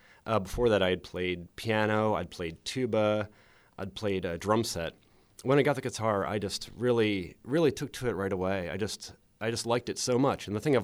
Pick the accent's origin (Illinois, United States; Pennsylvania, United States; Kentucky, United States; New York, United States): Pennsylvania, United States; also born or lived in Boston / San Francisco; I grew up in Lancaster County, Amish country.